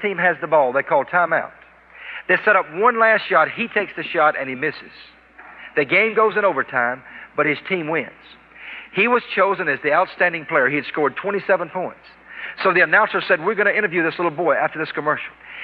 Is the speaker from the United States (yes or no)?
yes; South Carolina, United States; I thought about growing up in South Carolina, an all-state athlete, came from a nice family.